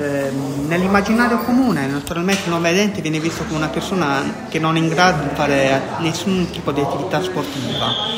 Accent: Noci, Apulia, Italy; Io ho 38 anni e vengo dalla provincia di Bari, un paesino a 50 km, 55 km per l'esattezza, a Nuci.

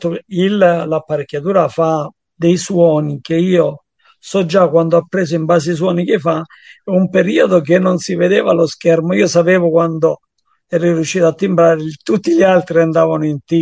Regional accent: Nardò, Apulia, Italy; Sì, Nardò, provincia di Lecce.

